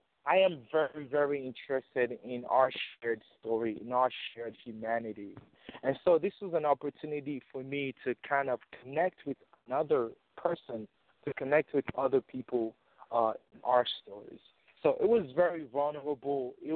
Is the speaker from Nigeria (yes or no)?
yes; Nigeria; As I shared with you in the last episode, that I am originally from Nigeria.